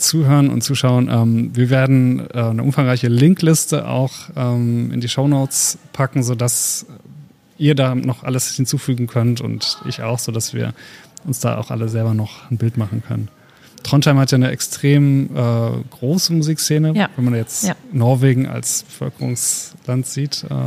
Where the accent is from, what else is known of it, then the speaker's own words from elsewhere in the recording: North Rhine-Westphalia, Germany; hier im Ruhrgebiet, ich komme ja aus dem Ruhrgebiet